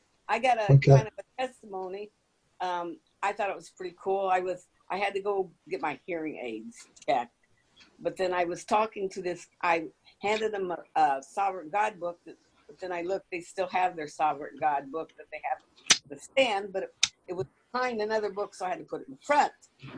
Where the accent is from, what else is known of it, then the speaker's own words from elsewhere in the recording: Indiana, United States; now in Tennessee, United States; how I got here to Tennessee, that I'm from Indiana.